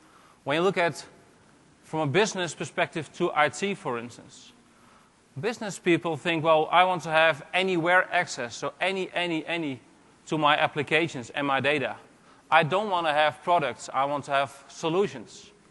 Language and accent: English; Netherlands; Well, I'm from Holland. I'm proud to be Dutch.